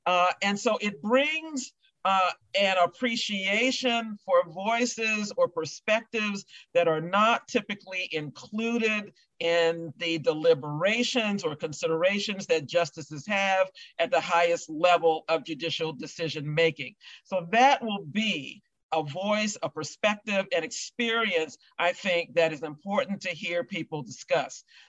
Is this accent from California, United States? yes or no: no; Washington, District of Columbia, United States; I grew up in Washington, D.C. And so was very, very familiar with all of the, you know, political goings on in the nation's capital.